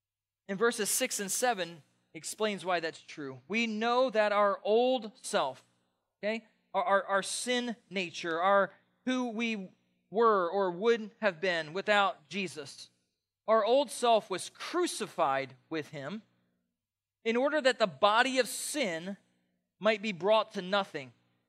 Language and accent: English; East Coast, United States; accent: East Coast; You'll have to just deal with my East Coast accent.